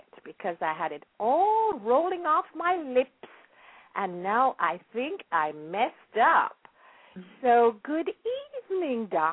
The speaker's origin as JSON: {"language": "English", "country": "Jamaica", "tie": "born or raised there", "moved": "yes", "lives_now": "United States", "said": "during my growing up, and I grew up in Jamaica during the 40s and 50s"}